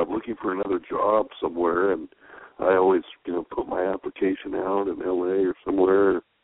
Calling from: Barstow, California, United States; I'm calling from Barstow.

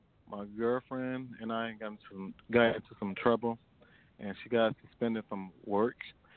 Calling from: Detroit, Michigan, United States; I'm calling from Detroit.

